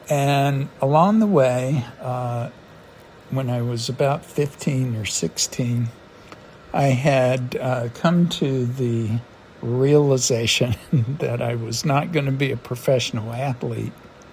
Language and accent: English; North Carolina, United States; born there; I was born in Eastern North Carolina in the coastal plain. For those of you who don't know that part of the country, it's a dry, sandy, flat area that's well known for farming.